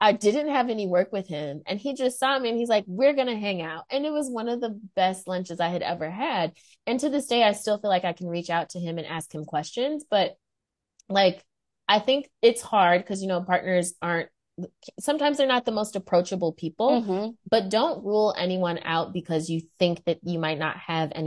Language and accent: English; Midwest, United States; I am from the Midwest, and I went to a PWI